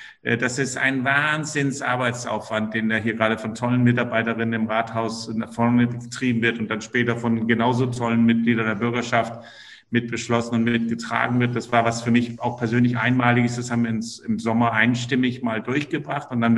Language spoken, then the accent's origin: German; Denmark; ich bin Däne, für die, die es nicht wissen